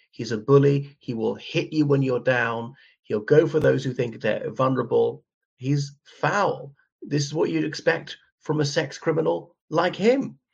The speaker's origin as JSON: {"language": "English", "country": "Ireland", "said": "from Ireland. Welcome back to the channel."}